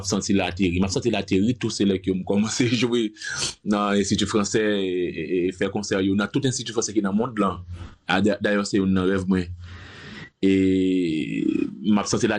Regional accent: Haiti; pas tant que monde mais en tant que haïtien

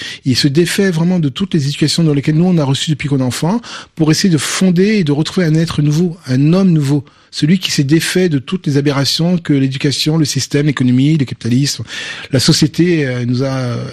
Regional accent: Guadeloupe, France; C'est moi, en tant que Guadeloupéen

